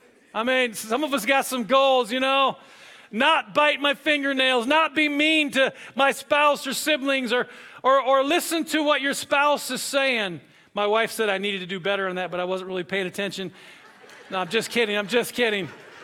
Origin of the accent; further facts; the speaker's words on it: Wisconsin, United States; especially up in the cold weather where I grew up in Wisconsin?